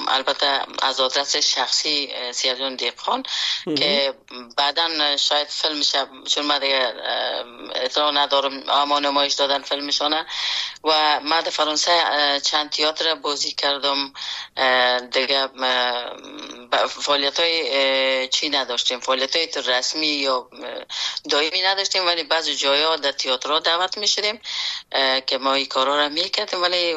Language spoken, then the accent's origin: Persian; Afghanistan; خود اجتماع افغانستان که در اوجه بزرگ شدیم، در اوجه کار کردیم